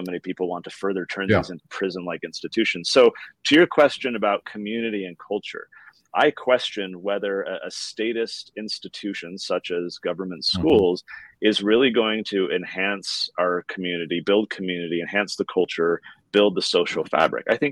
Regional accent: San Diego, California, United States; I grew up in San Diego, and I went to the high school

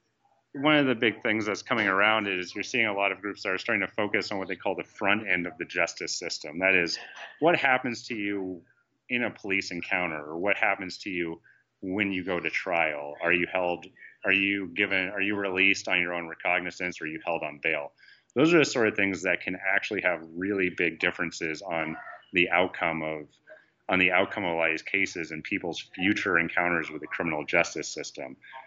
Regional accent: Oregon, United States; also born or lived in Texas; Well, I'm originally from Oregon. Well, I was born in Texas and moved to Oregon when I was a little kid, and pretty boring, really.

